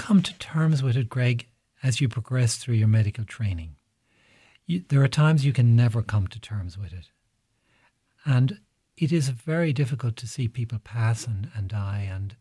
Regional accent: Galway, Connacht, Ireland; also born or lived in Tipperary / Carlow; And most of my life was in Galway. So I really consider myself a Galwegian growing up in Salt Hill.

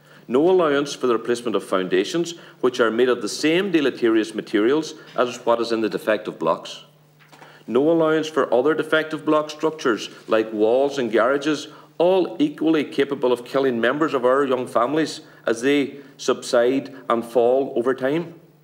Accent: County Donegal, Ireland; I am from Donegal

